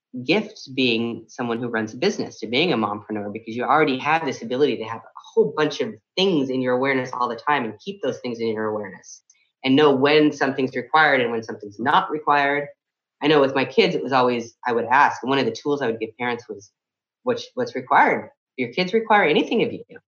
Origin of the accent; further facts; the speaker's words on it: San Francisco, California, United States; I have a masterclass, Business Done Different, coming up here in San Francisco, my hometown, in a couple weeks.